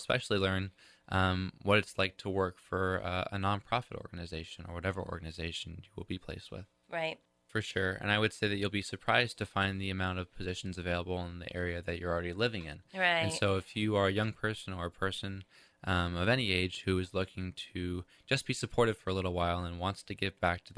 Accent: Palo Alto, California, United States; moved away as an adult; So I grew up in the Bay Area, in Palo Alto in particular, and I moved to Washington when I went to school, to university. And so I went to University of Puget Sound, just across the water in Tacoma

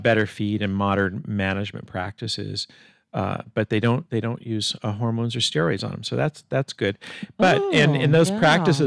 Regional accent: the South, United States; But growing up in the South, all my other friends, like a lot of my friends, their families had cornmeal.

